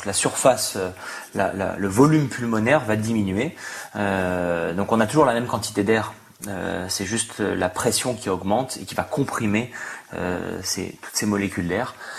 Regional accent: Nice, Provence-Alpes-Côte d'Azur, France; Et puis comme j'ai grandi à Nice, avec la mer Méditerranée en face

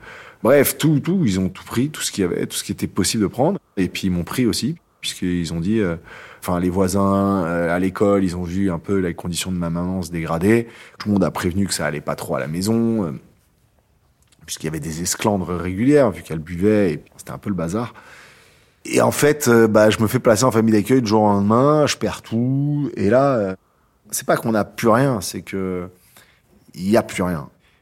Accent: Paris, Île-de-France, France; j'ai 39 ans et je suis entrepreneur. J'ai grandi à Paris, sans papa, d'une mère célibataire qui a immigré de Bulgarie dans les années 70

